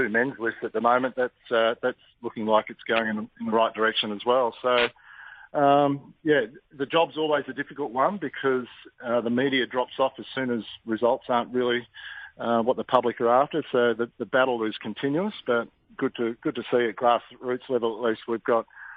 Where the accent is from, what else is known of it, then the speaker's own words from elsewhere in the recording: Western Australia, Australia; now in Queensland, Australia; WA is always home, yeah, definitely. But I've been in Queensland now longer than I grew up in Western Australia.